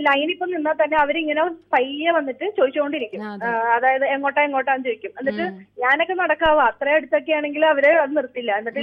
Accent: Ernakulam, Kerala, India; എന്റെ ശരിക്കും എറണാകുളമാണ് സ്ഥലം, വർക്ക് ചെയ്യുന്നതാണ് കോഴിക്കോട്.

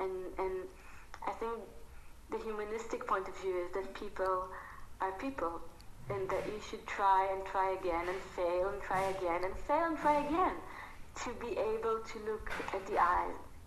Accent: Tel Aviv, Tel Aviv District, Israel; my grandparents were refugees. Of course, I grew up in Tel Aviv.

